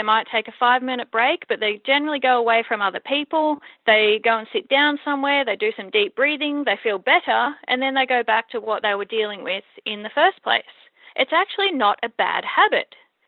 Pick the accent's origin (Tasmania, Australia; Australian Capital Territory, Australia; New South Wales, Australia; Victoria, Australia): Victoria, Australia; I'm a mom from East Gippsland in Victoria, Australia.